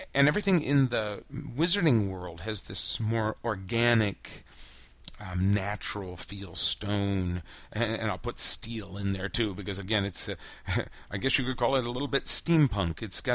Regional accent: United States; And I never knew what I was going to find as an American doing this kind of exploring.

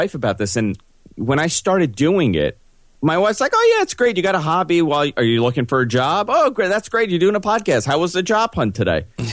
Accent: New York City, New York, United States; I grew up in New York City, listened to Howard Stern.

